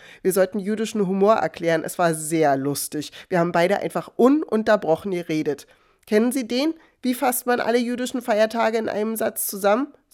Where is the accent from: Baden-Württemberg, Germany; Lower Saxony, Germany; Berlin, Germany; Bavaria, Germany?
Berlin, Germany; Ich dachte, ich bin Berlinerin, an Krach gewöhnt